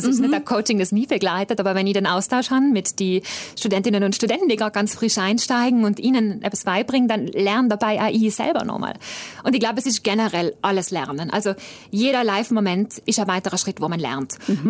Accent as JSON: {"language": "German", "region": "Trentino-Alto Adige", "country": "Italy", "tie": "born or raised there", "said": "Also Südtirol ist meine Heimat, da ist meine Familie."}